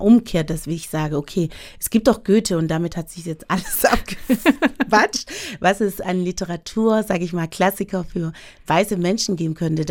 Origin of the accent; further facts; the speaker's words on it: Stuttgart, Baden-Württemberg, Germany; Und ich komme ja aus Stuttgart, ne? Wir wissen ja, Ingenieurstadt, Technikstadt.